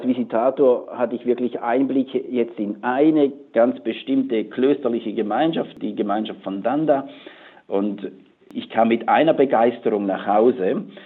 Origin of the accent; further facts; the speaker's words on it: Switzerland; das gibt es auch bei uns in der Schweiz, das gehört dazu.